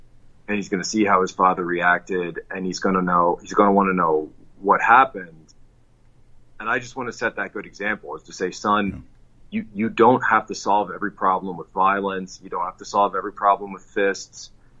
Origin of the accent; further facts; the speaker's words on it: Philadelphia, Pennsylvania, United States; Well, prayer to St. Michael is something that I learned growing up in Archdiocese of Philadelphia.